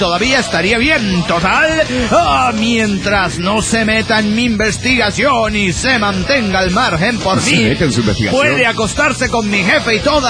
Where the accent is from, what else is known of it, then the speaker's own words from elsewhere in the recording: Quito, Pichincha, Ecuador; de Quito, Ecuador!